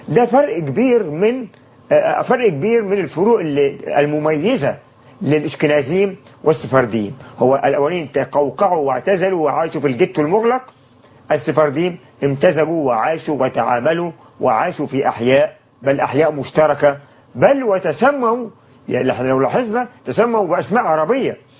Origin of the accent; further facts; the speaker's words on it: Egypt; زي القبط عندنا في مصر دلوقتي